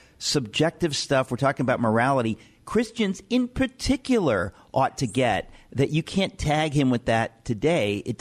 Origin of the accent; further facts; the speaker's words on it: New York, United States; because I'm a New Yorker.